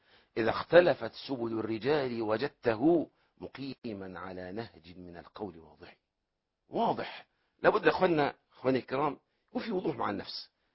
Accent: Egypt; أهل الكريف يقول عندنا في مصر من اعترف بذنب غفر له رب.

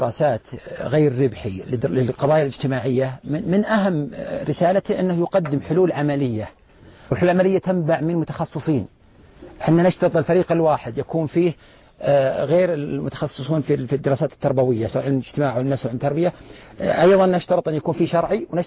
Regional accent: Al-Qassim, Saudi Arabia; أنا كنت قبل الحقيقة لما رجعت للقصيم وعند الوالدين

